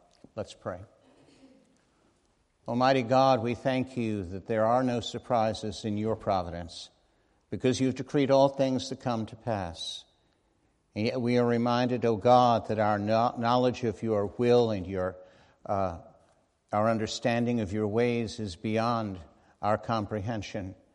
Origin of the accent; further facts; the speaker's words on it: New York, United States; When I was growing up on Long Island, when I was a boy, somewhere around between the ages of 8 and 9 and 10